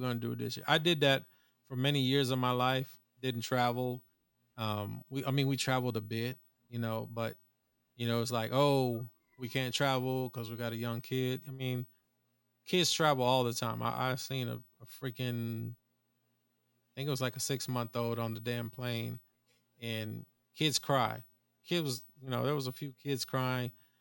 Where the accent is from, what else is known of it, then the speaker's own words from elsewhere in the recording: East Coast, United States; born there; I mean, I was born in the East Coast, but I mean, I would love to go to the West Coast.